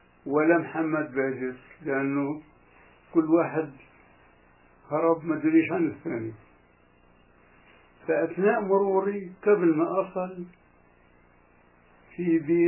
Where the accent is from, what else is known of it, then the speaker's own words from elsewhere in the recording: Kafr Ana, Palestine; فأنا كنت أروح على من قريتنا من كفرعانة للعباسية على بسكليت.